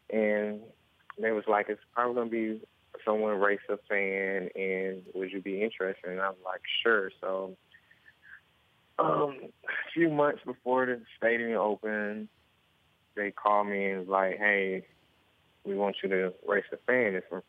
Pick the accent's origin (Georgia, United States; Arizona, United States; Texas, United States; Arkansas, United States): Georgia, United States; Fort Valley; Oh, yeah. I'm from Fort Valley, Georgia.